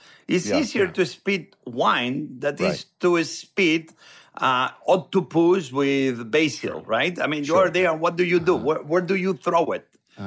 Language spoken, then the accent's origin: English; Barcelona, Catalonia, Spain; moved away as an adult; now in Washington, United States; I think it's the first time I saw inequality beyond what I ever saw where I grew up in Barcelona.